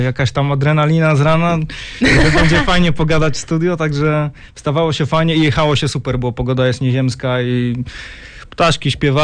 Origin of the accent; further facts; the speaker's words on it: Jasień, Lubusz Voivodeship, Poland; now in Poznań, Poland; W większości pochodzimy z Lubuskiego. Tak jak pisałem, 3/4 składu pochodzi z Lubuskiego. Ja jestem z Jasienia